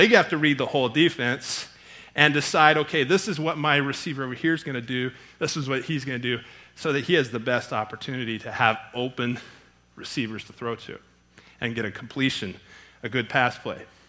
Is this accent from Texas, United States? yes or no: yes; Texas, United States; also born or lived in California; So in 1978, we moved from California out to Texas, outside of Houston, and I grew up in Texas.